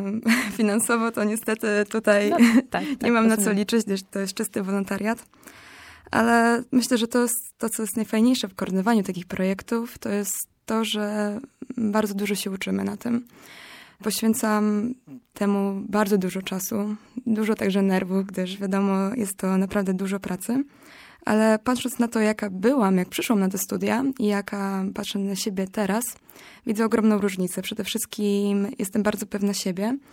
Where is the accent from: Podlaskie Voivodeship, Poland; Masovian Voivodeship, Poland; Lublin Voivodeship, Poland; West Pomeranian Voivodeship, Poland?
Lublin Voivodeship, Poland; Lublin; now in Gdańsk, Poland; Generalnie pochodzę z Lublina i przyjechałam tutaj na studia do Gdańska, nie znając zupełnie nikogo.